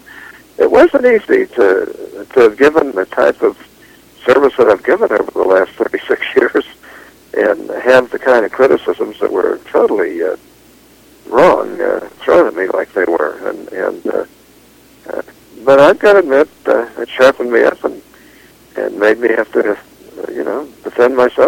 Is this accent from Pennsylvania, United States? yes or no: yes; Pittsburgh, Pennsylvania, United States; I was raised in poverty in Pittsburgh, Pennsylvania. My dad was a building tradesman. I learned his trade.